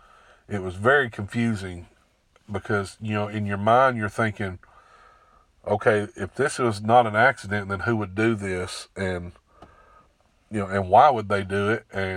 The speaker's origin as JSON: {"language": "English", "town": "Bigelow", "region": "Arkansas", "country": "United States", "tie": "born or raised there", "said": "I'm 42 years old. I'm from Bigelow, Arkansas. I grew up there in that small town my whole life."}